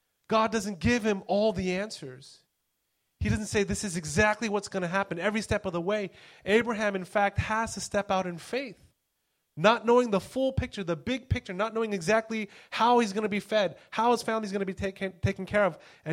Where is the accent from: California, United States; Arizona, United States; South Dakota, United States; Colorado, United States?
California, United States; moved away as an adult; also born or lived in Beijing, China / Hong Kong; now in Singapore; growing up in California, I love going hiking and camping.